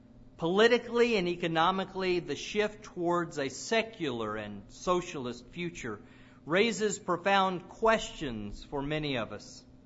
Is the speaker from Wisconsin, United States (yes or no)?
no; Nashville, Tennessee, United States; Growing up in Nashville, the preacher I listened to Sunday after Sunday was Jim Bill McIntyre.